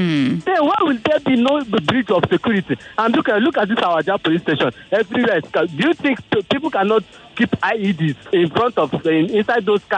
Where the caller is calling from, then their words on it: Lekki, Lagos, Nigeria; I'm calling from Lekki.